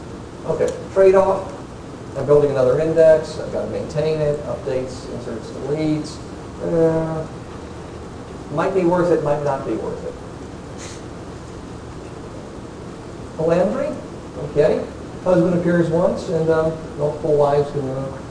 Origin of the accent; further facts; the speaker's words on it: Utah, United States; since I'm from Utah, terribly behind my neighbors.